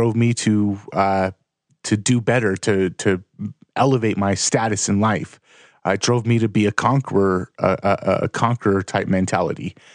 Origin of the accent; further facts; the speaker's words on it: Los Angeles, California, United States; My family, growing up in Los Angeles, all of my family was Mexican. And the neighborhood that we grew up in was pretty much all Mexicans and black kids.